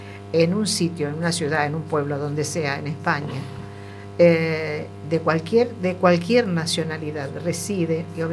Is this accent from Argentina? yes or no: no; Uruguay; moved away; Cuando hay elecciones en Uruguay, los uruguayos que estamos acá no votamos.